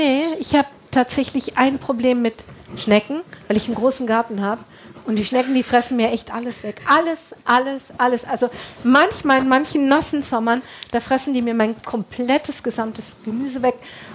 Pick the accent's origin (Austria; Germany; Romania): Germany; North Rhine-Westphalia; In Detroit war das noch viel, viel, viel schlimmer als bei uns im Ruhrgebiet.